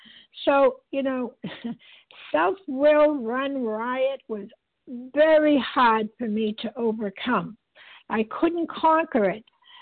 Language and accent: English; Massachusetts, United States; and I'm a grateful recovered compulsive overeater for today, and I am from Massachusetts.